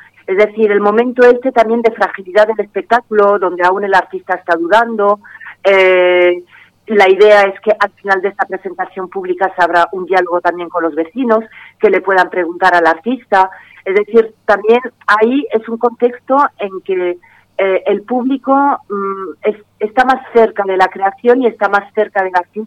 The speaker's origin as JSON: {"language": "Spanish", "region": "Andalusia", "country": "Spain", "said": "Nosotros como andaluces podríamos hacer algo ahí o en colaboración con los extremeños"}